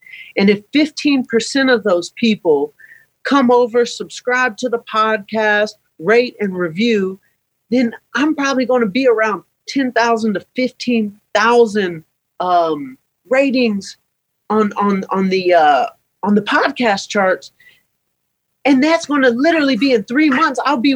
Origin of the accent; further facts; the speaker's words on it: Atlanta, Georgia, United States; Thank you. I'm from Atlanta.